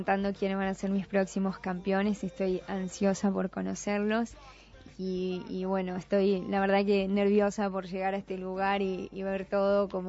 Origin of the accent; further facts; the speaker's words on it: Florida, Uruguay; Soy de Florida, sí, uh-huh. En la ciudad, en Costas de Arias vivo.